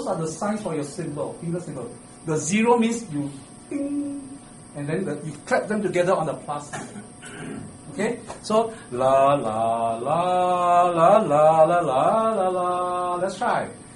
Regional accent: Singapore; I'm a Singaporean.

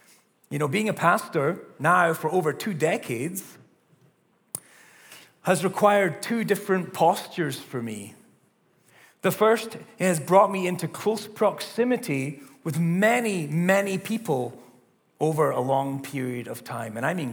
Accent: Scotland, United Kingdom; And I remember growing up in Scotland back in like the 80s

